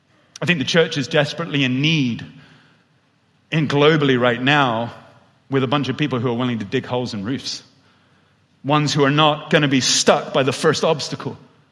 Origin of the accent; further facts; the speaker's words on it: United Kingdom; Because I'm British. And us British people, we don't like to upset anyone.